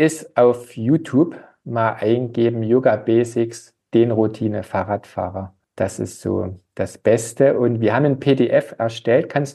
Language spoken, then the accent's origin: German; Saxony, Germany; ich bin ja ursprünglich aus dem Erzgebirge und schöne Mountainbike-Region.